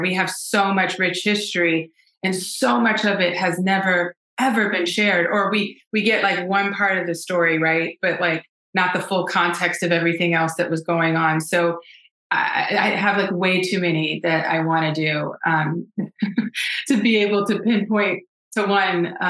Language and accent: English; Houston, Texas, United States; I moved back home. I moved back down south. I'm from Houston. I moved back to Texas.